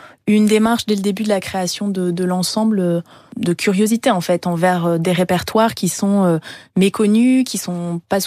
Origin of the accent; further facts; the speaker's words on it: Hauts-de-France, France; moi je suis nordiste, hein, je suis née dans le Nord.